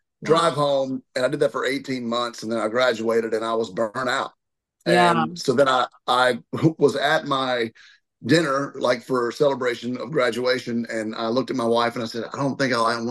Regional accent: Murfreesboro, Tennessee, United States; also born or lived in Virginia; So I was born in Virginia. Moved to Tennessee when I was like 6 weeks old, lived in my grandparents. They had an extra house, grew up in the country till I was about four. Then we moved to Murfreesboro, my mom

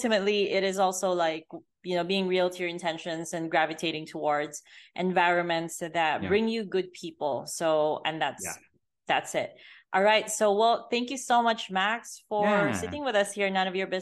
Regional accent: Philippines; English is a second language; For me as a Filipina, it was pretty easy if you have a business.

